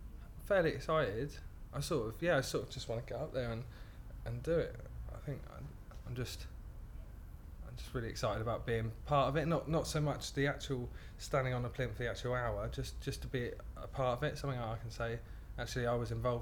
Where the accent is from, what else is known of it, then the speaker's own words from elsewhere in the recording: Bournemouth, South West England, United Kingdom; I'm 22 and I come from Bournemouth.